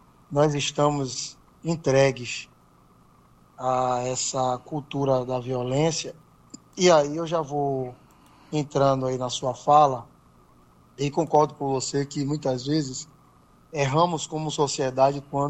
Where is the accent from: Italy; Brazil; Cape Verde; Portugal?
Brazil; nós, muitas vezes, como povo, como brasileiro, nós erramos muito nessa questão da formação dos nossos jovens